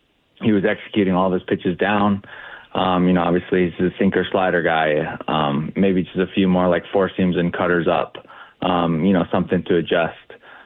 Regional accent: Florida, United States; I grew up in South Florida. Like, that's probably my favorite place to go back and visit.

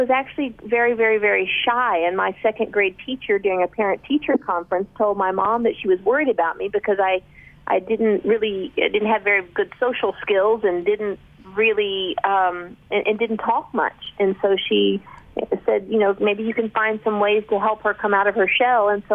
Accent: Texas, United States; No, I was born and raised in Texas. My dad was an electrician, and my mom was a secretary.

